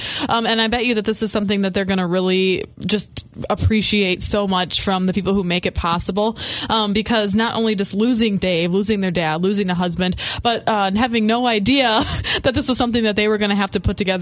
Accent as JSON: {"language": "English", "town": "Coloma", "region": "Michigan", "country": "United States", "tie": "born or raised there", "said": "I will tell you, I grew up in Coloma. That's where my parents still live. That's my hometown."}